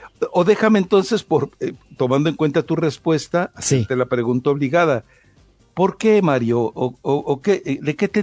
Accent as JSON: {"language": "Spanish", "region": "Mexico City", "country": "Mexico", "tie": "born there", "said": "En todo caso, bueno, yo nací en la Ciudad de México."}